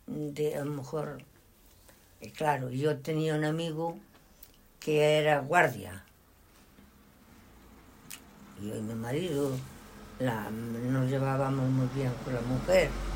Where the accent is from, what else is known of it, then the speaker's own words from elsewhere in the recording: Pereiro, Spain; Sí, yo me crié en España, hija.